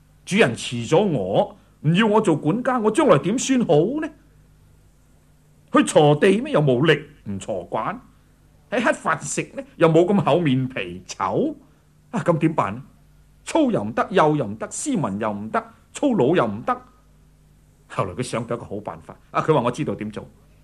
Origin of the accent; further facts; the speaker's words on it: Guangdong, China; 我哋广东人话佢大卖大包